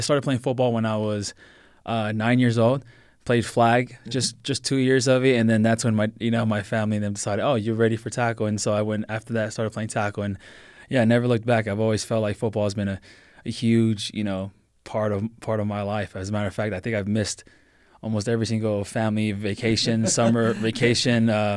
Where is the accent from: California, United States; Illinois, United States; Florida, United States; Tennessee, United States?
California, United States; Long Beach; also born or lived in Compton; Yeah, so I grew up mainly in the Compton, Long Beach area. Okay. So I think we moved out of Compton when I was like 11, 12 years old, and then the rest of the time I was in Long Beach.